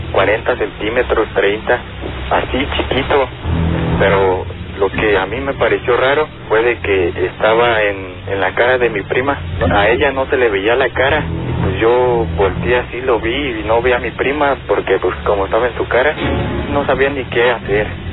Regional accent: Pátzcuaro, Michoacán, Mexico; Como yo soy de Pátzcuaro, allí acostumbran mucho a cada año ir a una fiesta

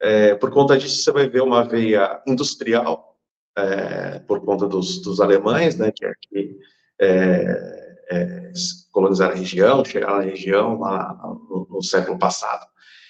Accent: São Paulo, Brazil; Nós somos de São Paulo, capital, somos natural de São Paulo, capital.

